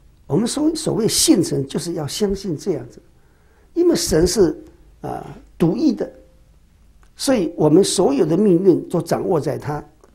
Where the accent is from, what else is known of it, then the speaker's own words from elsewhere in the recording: Taiwan; 那我们台湾人的神也更多。单单我们一个客厅呢，那个神就一大堆了